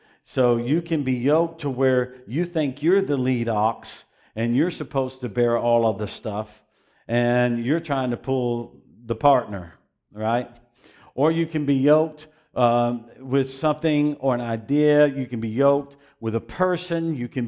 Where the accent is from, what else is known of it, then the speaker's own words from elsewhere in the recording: Tennessee, United States; But I am from Tennessee, so just